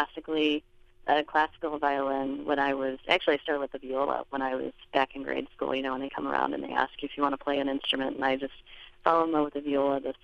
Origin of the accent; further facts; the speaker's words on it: United States; Well, we're greatly influenced by the fact that, you know, we have Irish backgrounds, but we are American.